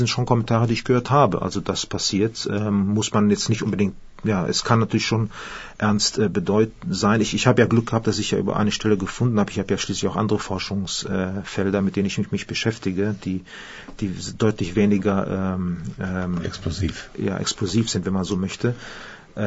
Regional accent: Australia; German is a second language; Australien zieht mich durchaus an. Das ist ja, ich bin ja Australier.

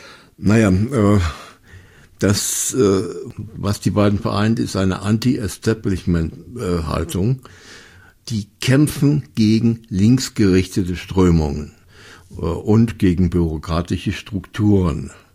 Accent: Germany; Ich bin Deutscher. Ich darf es.

